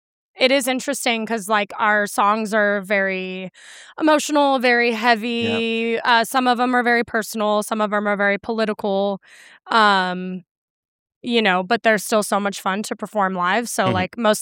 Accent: Oregon, United States; I grew up in Oregon, which is in the northwestern part of the states, but I lived in a really small town in the southern part of the state, and I didn't move to the Portland area until I was like, you know, 13 years old.

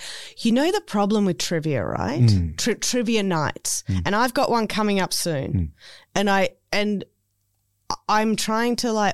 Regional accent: Australia; Because as an Australian, those R's.

